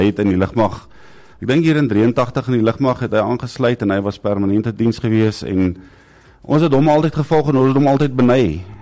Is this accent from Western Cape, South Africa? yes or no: no; Free State, South Africa; Ek kom van 'n baie klein dorpie, Loekhof, is in die suidwestelike gedeelte van Vrystaat, na waar die Pekalaroodam, of van der Kloofdam, soos wat hy nou vandag bekend staan. Ek het daar groot geword, laerskooljare daar gewees, in hoërskool Bloemfontein toe gegaan.